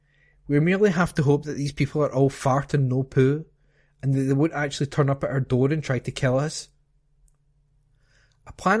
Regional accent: Scotland, United Kingdom; it's one of the things I find myself most proud of as a Scot.

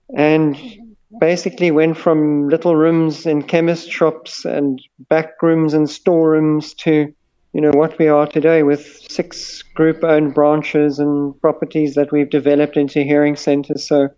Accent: George, Western Cape, South Africa; I grew up in the Garden Route and finished school in George, and then landed up at Cape Town University

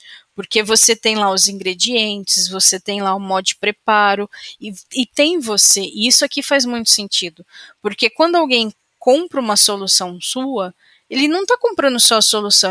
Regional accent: Minas Gerais, Brazil; não é porque eu sou mineira, não

